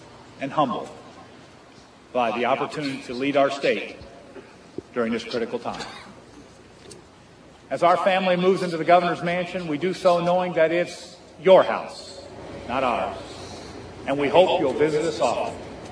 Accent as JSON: {"language": "English", "town": "DeSoto", "region": "Missouri", "country": "United States", "tie": "born or raised there", "said": "I grew up in DeSoto, Missouri."}